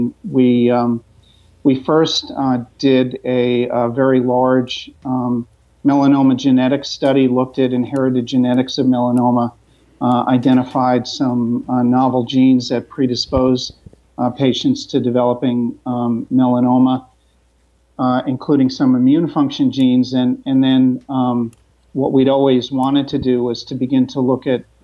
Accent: New Jersey, United States; also born or lived in California; So I grew up mostly in New Jersey.

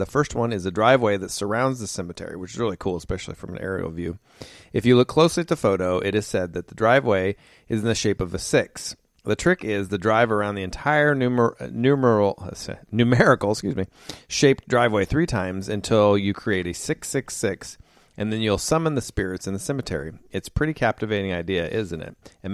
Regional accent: Kokomo, Indiana, United States; this is something that I grew up in Kokomo, and so this is around Kokomo.

